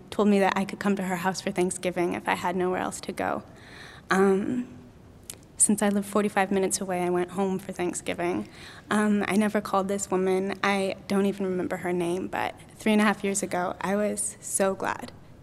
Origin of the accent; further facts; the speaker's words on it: Napa, California, United States; I'm actually from Napa, so that's up Highway 80.